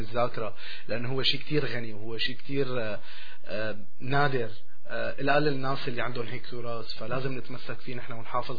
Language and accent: Arabic; Syria; أول ما يعرفوا أني من سوريا